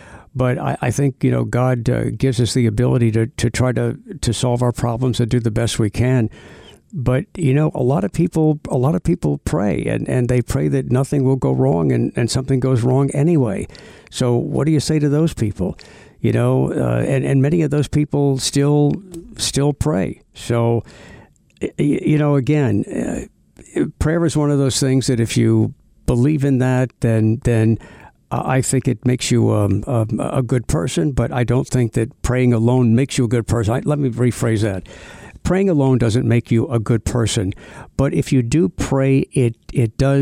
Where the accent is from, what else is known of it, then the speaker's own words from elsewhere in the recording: United States; That's something that concerns me, as an American, it concerns me.